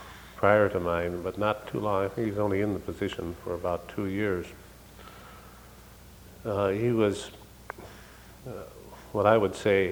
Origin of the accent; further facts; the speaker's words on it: Appleton, Wisconsin, United States; born there; Oh, I was born in 1924 in the Appleton area.